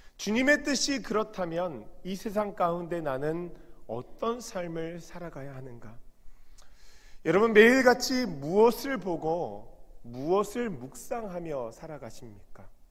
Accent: South Korea; now in United States; 저는 제가 토종 한국인이기 때문에 한국말을 하고 한국에서 살 것이기 때문에

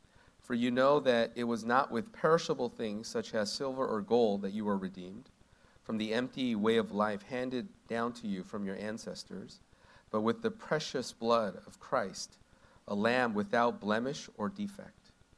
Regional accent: Canada; now in New York, United States; I'm originally from Canada, but currently living in Bayside, Queens. I've been in New York for about 15 years

